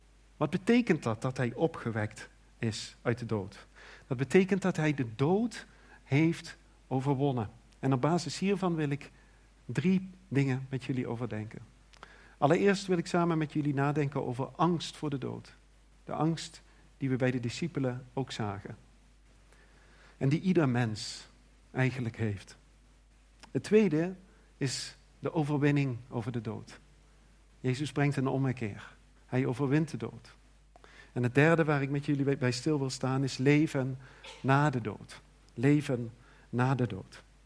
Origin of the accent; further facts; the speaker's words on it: Leerop, Netherlands; En ik ging naar Leerop toe, waar ik opgroeide.